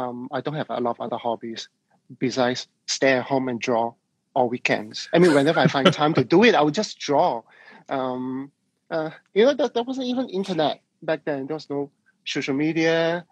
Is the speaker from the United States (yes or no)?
no; Hong Kong; Well, I was born in Hong Kong. So I grew up in an Asian environment.